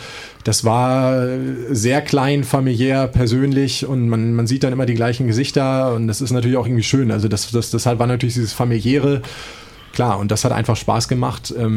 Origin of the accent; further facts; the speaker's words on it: Mannheim, Baden-Württemberg, Germany; Ich bin natürlich hier in Mannheim aufgewachsen, in Freudenheim. Also meine Eltern und meine ganze Familie sind noch hier in Mannheim.